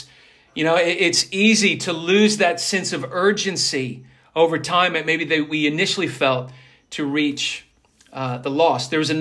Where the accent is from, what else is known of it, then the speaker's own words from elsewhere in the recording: the South, United States; moved away as an adult; now in Melbourne, Australia; And I came from the United States in the South, in the Bible Belt, where you could always find, I was a campus minister there, I was reaching out to uni students